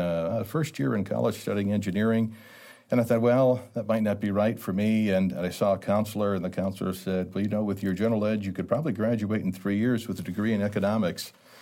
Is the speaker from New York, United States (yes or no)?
no; Clawson, Michigan, United States; now in St. Louis, United States; I'm not from St. Louis. I was born and raised in Michigan. In a small town, I was born in Clawson, which is kind of a blue-collar working town, and spent the better part of my life in Michigan.